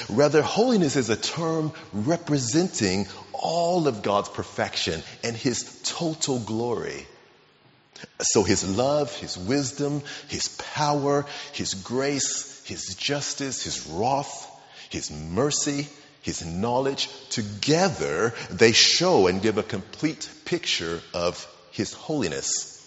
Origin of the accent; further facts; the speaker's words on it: United States; now in Exeter, United Kingdom; I'm tall, I'm black, I'm an American, I'm 53 years old, I love sports and food and cooking and board games